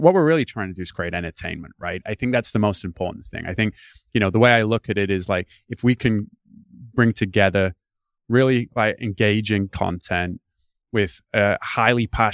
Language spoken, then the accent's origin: English; United Kingdom; For listeners, I am British, but yes, my accent is slightly mangled now.